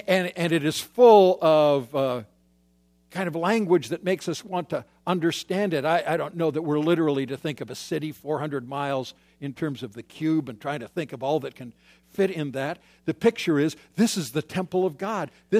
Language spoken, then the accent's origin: English; Calgary, Alberta, Canada; And people would inevitably ask, where are you from? And I would say in my naivety, I'm from Calgary where the Winter Olympics are going on.